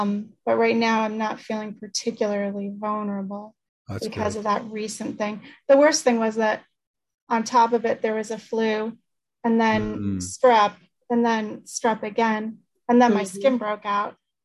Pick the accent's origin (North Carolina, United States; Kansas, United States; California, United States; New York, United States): New York, United States; I don't know whether I grew up in New York. I grew up along the west side of the Hudson River.